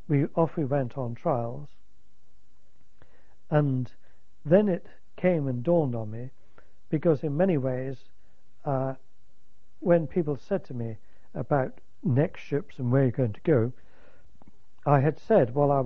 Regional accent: Plymouth, South West England, United Kingdom; because I come from Plymouth, my mother saw me off at the station

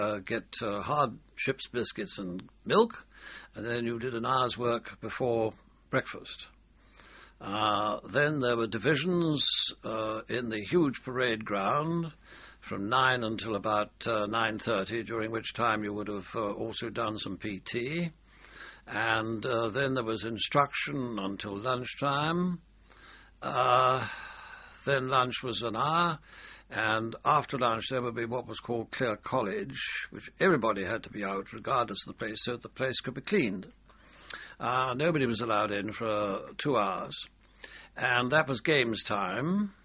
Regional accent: Stroud, South West England, United Kingdom; born there; I was born in Stroud, Gloucestershire.

